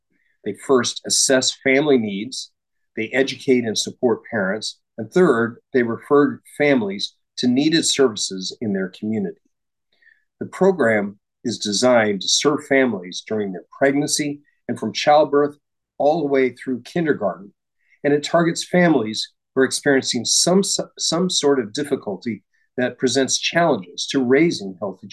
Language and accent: English; Kansas, United States; And growing up in Western Kansas and a fifth generation Kansan